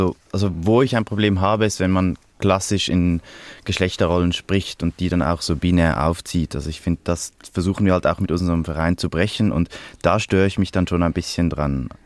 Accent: Switzerland; Bei uns in der Schweiz ist es so

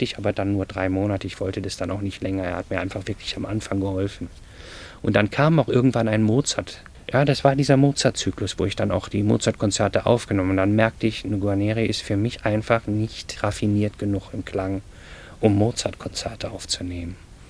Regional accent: Duisburg, North Rhine-Westphalia, Germany; now in Cologne, Germany; Also ich wohne seit 1985 in Köln, ich bin aus Duisburg. Ich bin sehr verbunden mit meiner Region hier, absolut.

